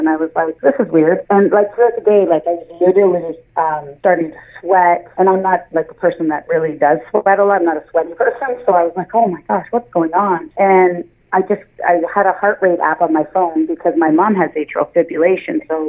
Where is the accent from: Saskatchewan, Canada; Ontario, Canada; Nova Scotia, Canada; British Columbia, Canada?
Ontario, Canada; Orangeville; Yeah, I was born and raised in Orangeville.